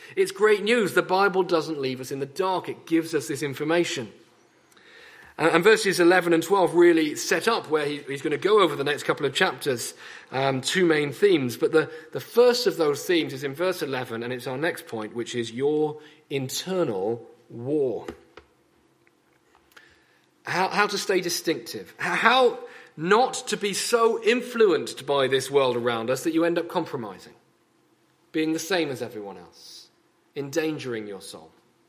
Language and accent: English; United Kingdom; there's things we do as British people.